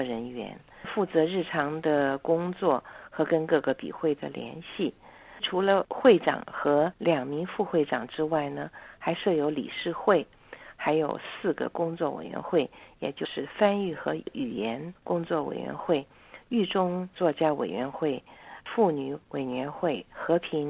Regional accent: China; 我相信做这件事情必须由我们中国人自己来推动。

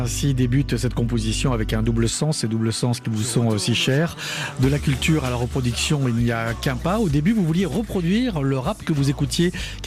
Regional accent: Nouvelle-Aquitaine, France; parce qu'il a tourné l'un de ses clips chez moi au Pays Basque

